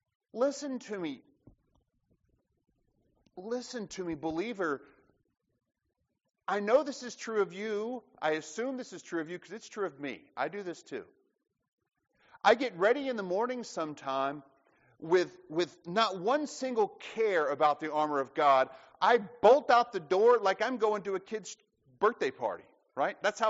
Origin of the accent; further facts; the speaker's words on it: Alabama, United States; Listen, I grew up in South Alabama. I mean, I grew up in the woods every day.